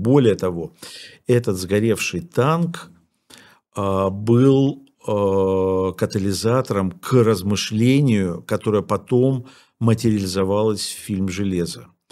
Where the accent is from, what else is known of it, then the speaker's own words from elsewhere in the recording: Ukraine; born there; also born or lived in Russia; Я родился в Украине и потом прожил много лет в России